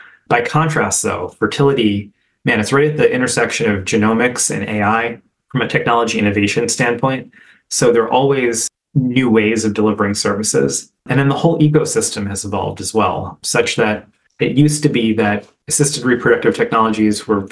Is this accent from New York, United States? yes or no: no; New Jersey, United States; I'm an Indian kid from New Jersey, so I very predictably went to medical school.